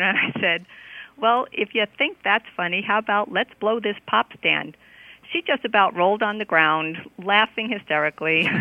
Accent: Long Island, New York, United States; I'm from New York, Long Island.

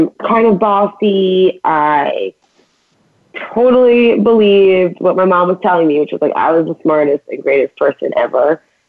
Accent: New York, United States; And I'm from New York, so I'm from a pretty like liberal upbringing.

